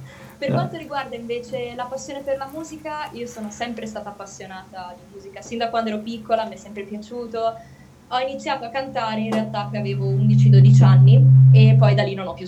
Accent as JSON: {"language": "Italian", "town": "Milan", "region": "Lombardy", "country": "Italy", "said": "Allora, io sono di Milano e attualmente sono all'università e studio sostanzialmente comunicazione."}